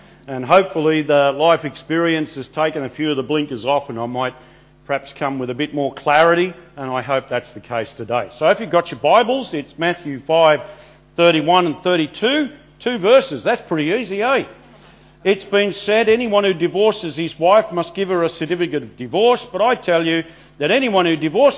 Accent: Melbourne, Victoria, Australia; I grew up in Melbourne, in Victoria

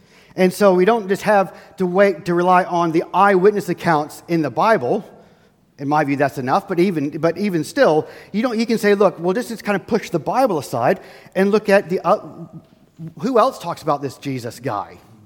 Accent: United States; Being an American, growing up in America, this is kind of what I'm used to.

